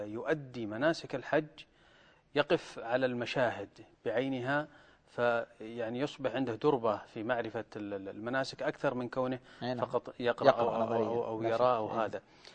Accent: Saudi Arabia; نحن أبناء المملكة العربية السعودية

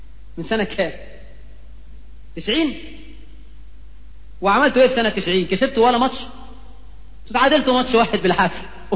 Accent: Egypt; وعندنا في مصر من كم سنة كان في برضو لقاء القمة

